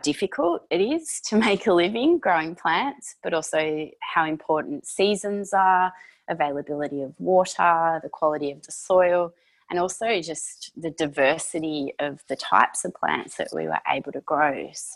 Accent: Somerville, Victoria, Australia; Yeah, well, I am from the Mornington Peninsula, from a place called Somerville, which is located around about an hour and a half southeast of Melbourne. So I grew up on an organic herb farm, which was called Miller's Herbs.

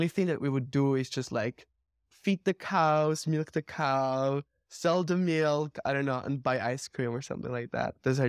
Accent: Armenia; from Armenia, and I hate hiking.

